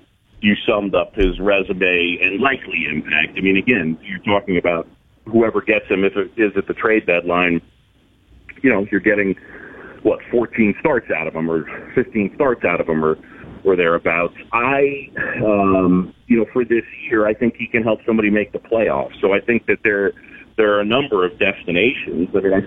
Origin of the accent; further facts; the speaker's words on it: New York City, New York, United States; I grew up in New York City.